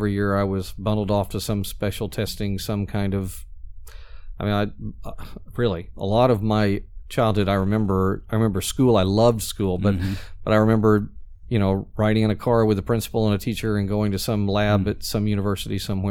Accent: Bethany, Oklahoma, United States; I grew up in Bethany, Oklahoma.

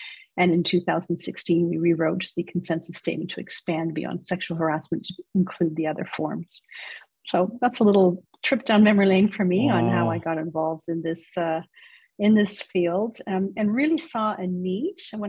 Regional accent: Canada; So a Canadian NHL, so very dear to me as a Canadian.

